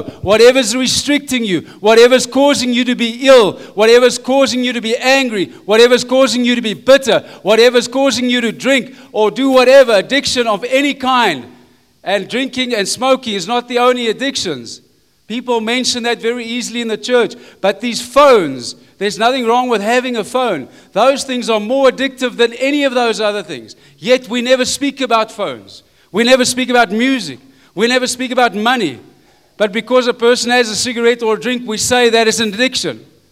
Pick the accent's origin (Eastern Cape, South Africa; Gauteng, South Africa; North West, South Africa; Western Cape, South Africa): North West, South Africa; Potchefstroom; ek is Afrikaner. I grew up in Potchefstroom, but I went to English school, okay? And I speak French. Parlez-vous français? We can speak that as well, and a bit of Fanagalo, okay?